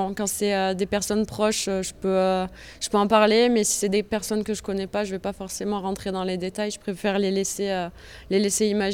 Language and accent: French; Rognac, Provence-Alpes-Côte d'Azur, France; j'ai 25 ans et je viens de Rognac.